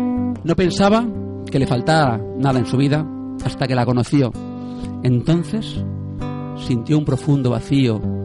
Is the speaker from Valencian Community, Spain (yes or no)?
yes; Valencia, Valencian Community, Spain; Quizás esto es porque somos aquí de Valencia